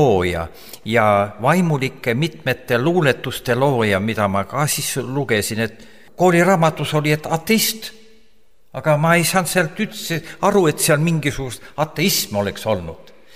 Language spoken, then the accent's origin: Estonian; Haapsalu, Lääne County, Estonia; now in Valkla, Estonia; Mina olen Haapsalus sündinud ja Haapsalus käisin koolis ja keskkooli lõpuklassis.